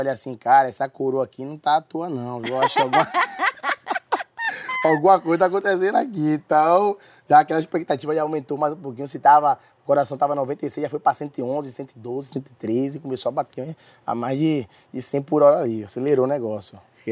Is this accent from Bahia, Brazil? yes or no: yes; Salvador, Bahia, Brazil; eu sou preto, eu sou uma pessoa preta, né? Eu sou um jovem que vim da periferia, né, de lá de Salvador, do bairro de Cajazeiras